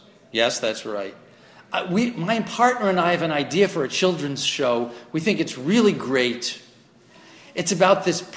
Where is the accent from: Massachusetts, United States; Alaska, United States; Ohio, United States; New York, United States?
New York, United States; because I'm a New Yorker, this is the culture as well